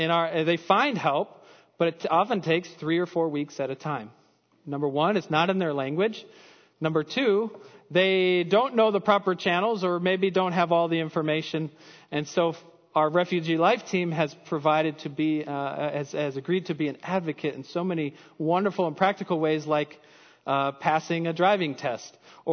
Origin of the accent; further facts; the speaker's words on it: Minnesota, United States; first language en; Being from Minnesota, growing up, born and raised here, 100%, I know 100% that English is my first language.